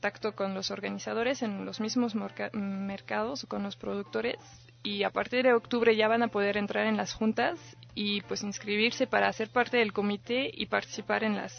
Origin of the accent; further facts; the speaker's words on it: France; Por ejemplo, yo soy francesa, entonces pues voy a citar más lo de Francia.